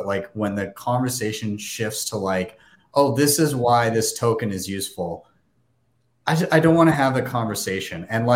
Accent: Canada; I'm too Canadian.

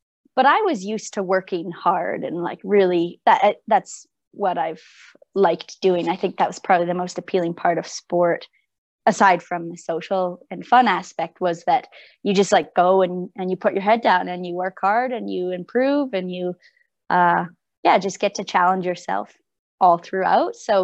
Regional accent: Calgary, Alberta, Canada; A little bit, just because I grew up in Calgary.

